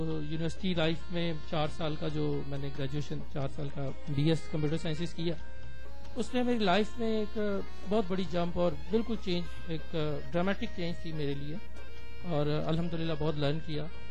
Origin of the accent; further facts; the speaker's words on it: Lahore, Punjab, Pakistan; میرا تعلق جو ہے وہ میرا تعلق لاہور سے ہے, ایک مڈل کلاس فیملی سے میں تعلق رکھتا ہوں. اور میری جو سکولنگ اور سکولنگ سے لے کر جو گریجویشن تک میری جو تعلیم ہے وہ سب کی سب لاہور سے ہے.